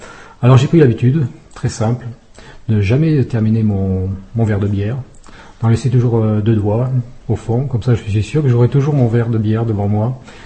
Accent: France; Moi, en tant que Français, j'aime bien discuter politique, économie. C'est une habitude en France que nous avons.

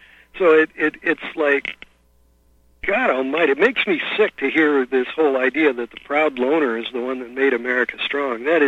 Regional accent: St. Louis, Missouri, United States; when I was a kid, I was from St. Louis, and St. Louis was famous for shoes and booze.

